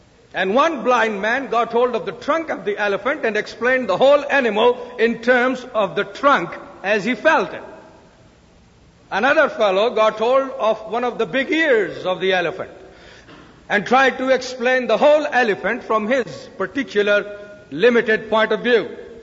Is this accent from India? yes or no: yes; India; The question that I am often asked back in my own homeland is, why am I a Christian? If I am an Indian and if I love my country and the culture of my nation